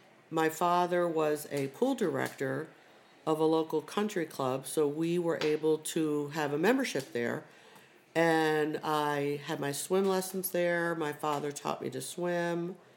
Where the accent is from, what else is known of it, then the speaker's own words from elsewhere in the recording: Niskayuna, New York, United States; also born or lived in Schenectady; I grew up in Schenectady, New York for the first 5-6 years of my life, and then we moved into the suburbs called Niskayuna.